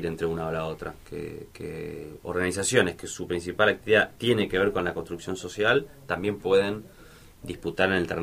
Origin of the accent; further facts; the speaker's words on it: Buenos Aires, Argentina; Y lo digo yo, que vengo de la ciudad de Buenos Aires